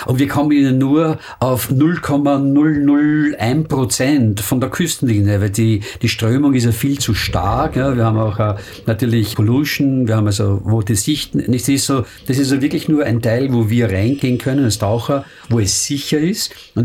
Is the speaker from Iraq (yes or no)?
no; Austria; now in Brisbane, Australia; bin Österreicher und bin hier in Brisbane zu Hause.